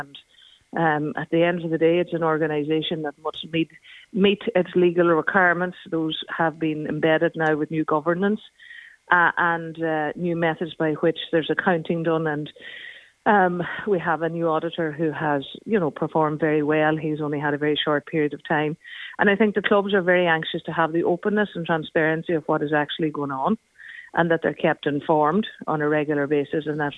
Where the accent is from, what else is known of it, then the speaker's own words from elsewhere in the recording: Ireland; it's embedded in who we are as Irish people, as well as our language and our tradition.